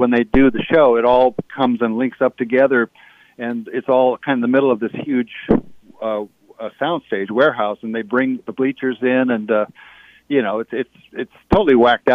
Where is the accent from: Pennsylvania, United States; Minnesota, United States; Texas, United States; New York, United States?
Minnesota, United States; Minnetonka; I was born in Minneapolis.